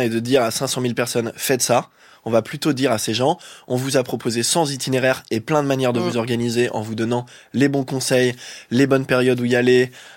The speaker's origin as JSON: {"language": "French", "country": "France", "said": "plus proche de chez nous, en France"}